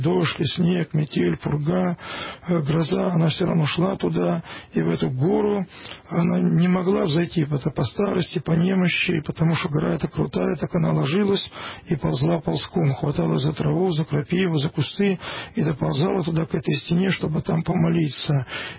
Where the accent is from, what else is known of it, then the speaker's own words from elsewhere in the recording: Moscow Oblast, Russia; born there; И хотя я родился в Пушкинском районе, но вот именно ту часть северную мало знал.